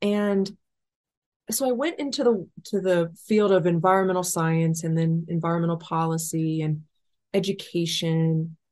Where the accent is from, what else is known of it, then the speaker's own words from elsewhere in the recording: Dayton, Ohio, United States; So I grew up in Dayton, Ohio with a single mom who was uneducated and called herself stupid all the time, did low paying jobs.